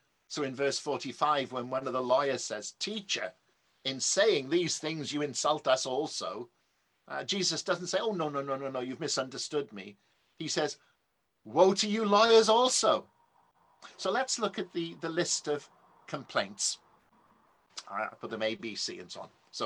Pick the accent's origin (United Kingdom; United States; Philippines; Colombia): United Kingdom; Wales; growing up in South Wales, in a very much now a bygone age